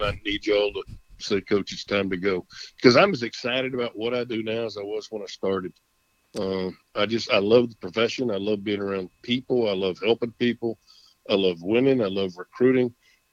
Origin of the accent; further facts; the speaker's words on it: Texas, United States; family's been here since the late 1800s. And, you know, it's a state I take great pride in and love being a Texan, love being called a Texan.